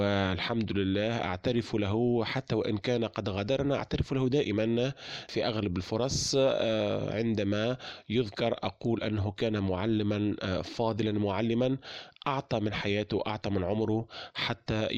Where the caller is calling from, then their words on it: Tunisia; من تونس، حبيت نشارك في برنامج صارت معي